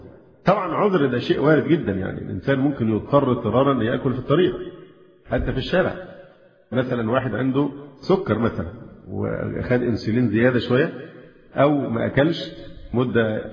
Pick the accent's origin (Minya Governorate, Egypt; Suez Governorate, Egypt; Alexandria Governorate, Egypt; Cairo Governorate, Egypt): Alexandria Governorate, Egypt; Alexandria; ظهرت الآن مثلا عندنا في الإسكندرية